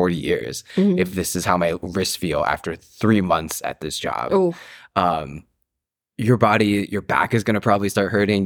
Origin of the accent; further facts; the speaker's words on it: East Coast, United States; I grew up on the East Coast.